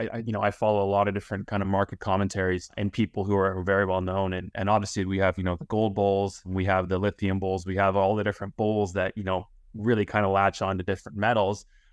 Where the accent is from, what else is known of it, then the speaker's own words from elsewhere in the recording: Vancouver, British Columbia, Canada; I'm from Vancouver originally